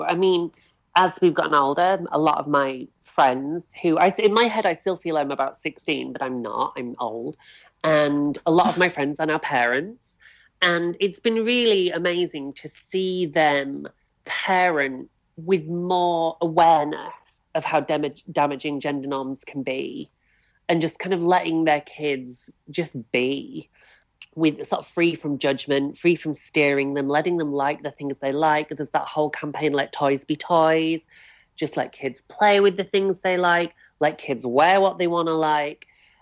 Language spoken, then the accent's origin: English; England, United Kingdom; And certainly growing up in the North as well.